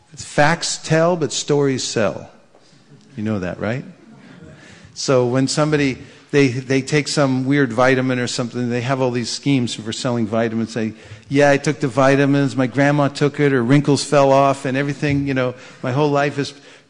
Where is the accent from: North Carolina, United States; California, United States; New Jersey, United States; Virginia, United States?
California, United States; Lafayette; I'm from Lafayette. I grew up in Lafayette. That's where my parents' house was.